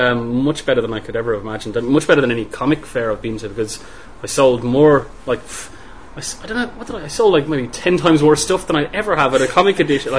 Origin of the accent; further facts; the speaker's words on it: Germany; now in Ireland; I mean, I didn't grow up in Ireland. I grew up in Germany.